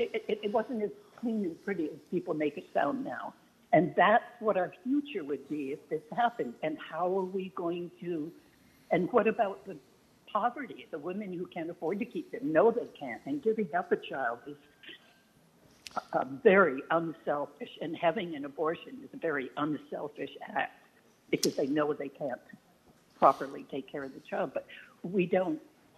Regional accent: Massachusetts, United States; moved away as an adult; now in San Antonio, United States; Yeah, I say San Antonio, but I'm from Massachusetts. I've been here for 2 years.

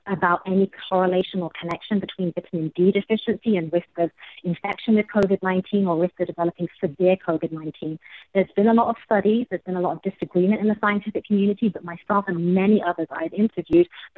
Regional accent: England, United Kingdom; now in United States; I live in America, and I choose to live here because I love it. And I say this as a Brit who left England very specifically to train in public health at the CDC

